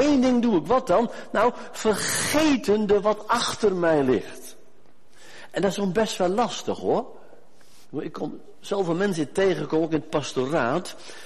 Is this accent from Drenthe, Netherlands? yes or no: yes; Smilde, Drenthe, Netherlands; born there; Ik ben ooit geboren in Smilde, klein dorpje.